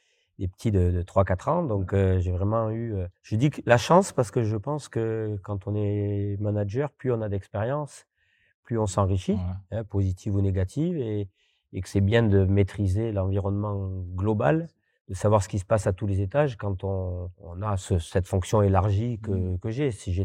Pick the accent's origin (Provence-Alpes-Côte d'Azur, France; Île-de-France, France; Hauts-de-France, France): Provence-Alpes-Côte d'Azur, France; Fos-sur-Mer; born there; je suis l'ancien joueur du club, je suis né quasiment à Fos-sur-Mer